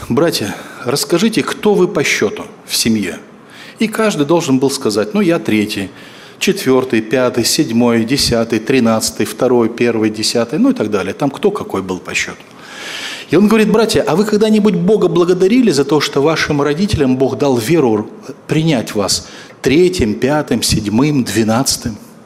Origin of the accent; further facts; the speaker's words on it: Leningrad, Saint Petersburg, Russia; born there; моя семья, родители жили в Кишиневе, но я родился в Ленинграде.